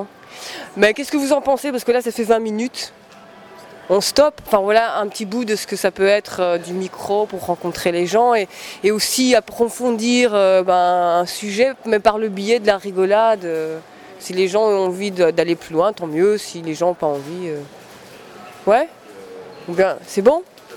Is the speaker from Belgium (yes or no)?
yes; Belgium; je ne suis pas en fait d'ici, je viens de Belgique, donc je sais.